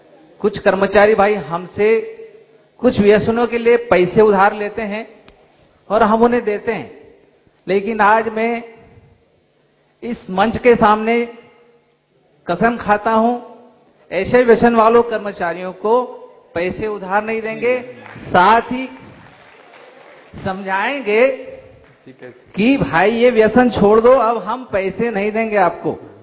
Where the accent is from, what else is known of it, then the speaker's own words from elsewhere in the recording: Bhusawal, Maharashtra, India; मैं महाराष्ट्र भुसावल से हूं।